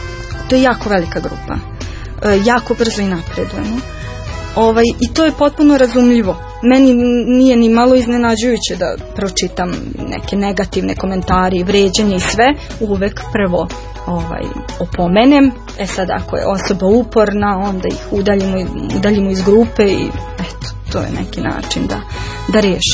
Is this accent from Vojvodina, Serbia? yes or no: yes; Novi Sad, Vojvodina, Serbia; moved away; Novi Sad. Ja onda kreću moji dolasci u moj rodni grad, gde svaki put dobijem osjećaj i neke tuge kada ulazim u njega.